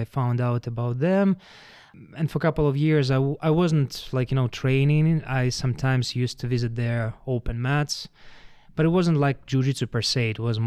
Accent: Belarus; English is a second language; moved away as an adult; now in Cyprus; As you said, I come from Belarus, but last almost 2 years, me and my wife, we've been living in Cyprus. We had to move after all the protests and political situation in Belarus. But before that, yeah, I spent all my life there

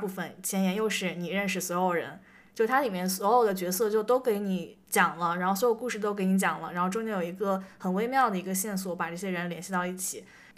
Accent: North China, China; 作为一个北方人看得有一点累，

